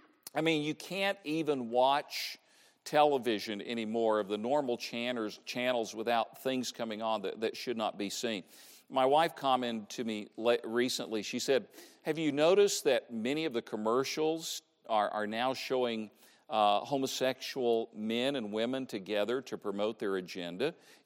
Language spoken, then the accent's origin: English; Tennessee, United States; It's a real problem for us Southerners. I grew up in East Tennessee.